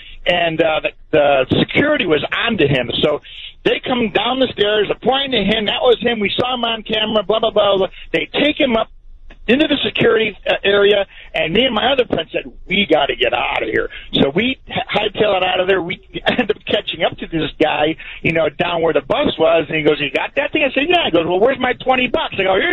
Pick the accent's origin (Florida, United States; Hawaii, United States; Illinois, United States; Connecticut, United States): Illinois, United States; Chicago; my friends would come over, they knew I was from Chicago, and we'd get a little bit primed at my house